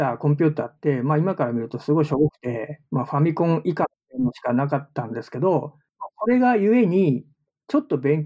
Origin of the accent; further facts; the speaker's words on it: Hokkaido, Japan; 北海道の片田舎に生まれ育ったので、まあ、そもそもそういう仕事が身近になくて、20代の頃は、田舎でパチンコ屋の店員やってました。